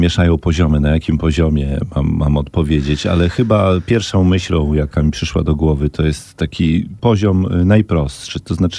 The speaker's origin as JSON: {"language": "Polish", "region": "Podlaskie Voivodeship", "country": "Poland", "said": "Tak, mogę powiedzieć, że jestem z Podlasia, że pochodzę z Podlasia"}